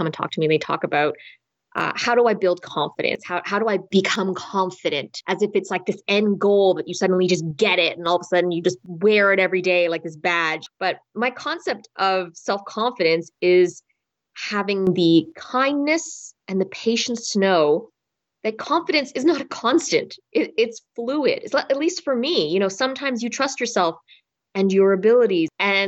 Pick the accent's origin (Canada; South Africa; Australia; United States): Canada; Winnipeg, Manitoba; born there; My parents are from China, but I was born in Winnipeg, Manitoba, one of the coldest places on the planet. But the people there are really warm.